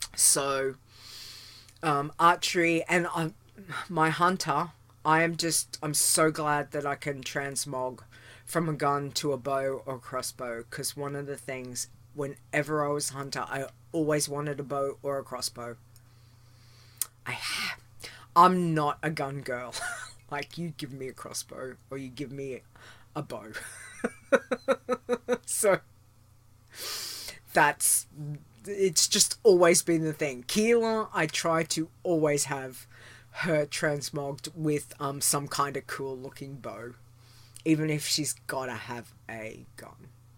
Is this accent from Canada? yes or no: no; Australia; Yes, I am definitely in Australia. I am an Aussie.